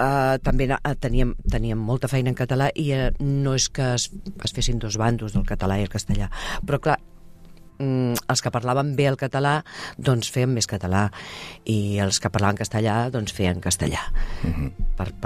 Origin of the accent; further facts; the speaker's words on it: Tarragona, Catalonia, Spain; jo soc de Tarragona